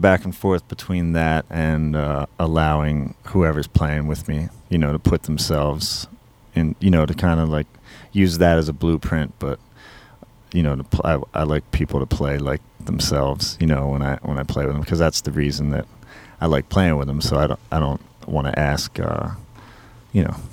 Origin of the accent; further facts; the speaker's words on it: New Jersey, United States; also born or lived in San Francisco; because I grew up in New Jersey, and I was born in San Francisco.